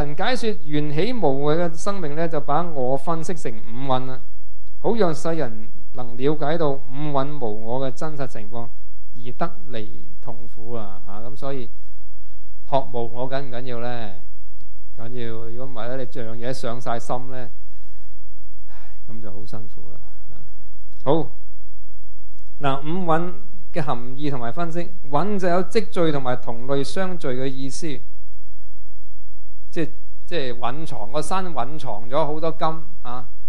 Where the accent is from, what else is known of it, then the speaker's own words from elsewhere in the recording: Hong Kong; 我们香港人现在就不明白到我们要互相依存而去存在的，